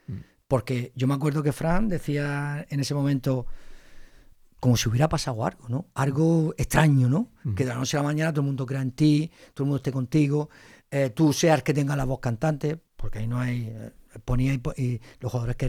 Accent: Almería, Andalusia, Spain; Yo ya no es que este sea la Almería, es que el equipo de mi tierra.

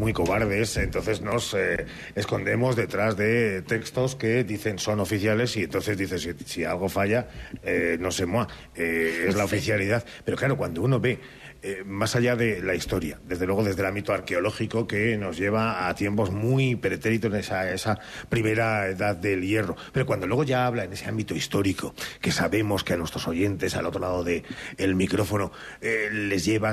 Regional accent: Salamanca, Castile and León, Spain; somos los salmantinos, los que aquí pacemos, aquí vivimos y desconocemos

